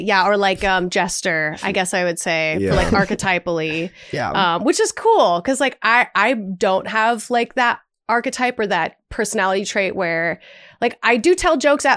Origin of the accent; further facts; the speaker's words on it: Minnesota, United States; I'm from Minnesota originally, so it was like a much smaller community.